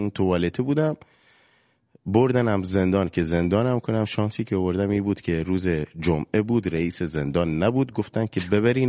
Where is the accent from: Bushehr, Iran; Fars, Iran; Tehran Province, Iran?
Bushehr, Iran; آقا من بچه بوشهرم، چطوری حالت خوبه؟